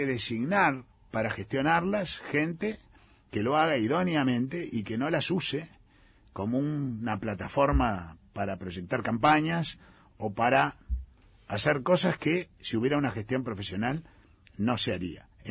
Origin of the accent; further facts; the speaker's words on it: Uruguay; somos los ciudadanos del Estado uruguayo los propietarios.